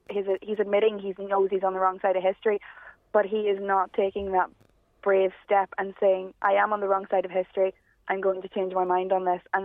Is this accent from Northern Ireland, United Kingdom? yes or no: yes; Northern Ireland, United Kingdom; I am from Northern Ireland, but I have an Irish passport